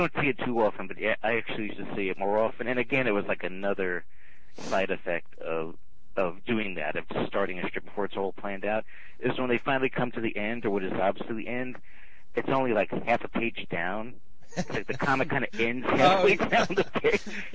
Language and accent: English; Peekskill, New York, United States; also born or lived in Hoboken; No, I'm from New York. I'm from a town called Peekskill.